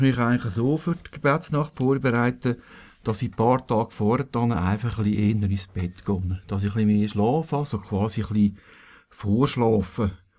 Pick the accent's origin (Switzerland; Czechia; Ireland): Switzerland; Zwillisbach, Aargau; ich bin ja in Zwillisbach im Aargau aufgewachsen und habe mit meiner Mutter regelmässig den Rosenkranz besucht in der Kirche